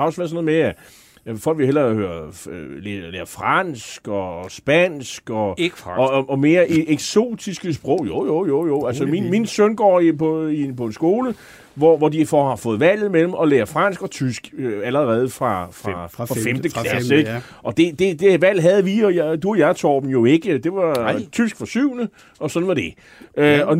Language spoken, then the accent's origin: Danish; Capital Region of Denmark, Denmark; Jeg kommer selv fra Bornholm